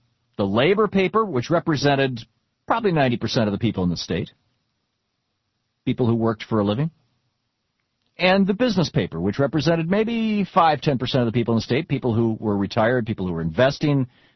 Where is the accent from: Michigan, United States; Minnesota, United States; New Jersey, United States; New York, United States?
Michigan, United States; as I recall, when I was growing up in Michigan, when every town had its own local newspaper, sometimes two, sometimes three.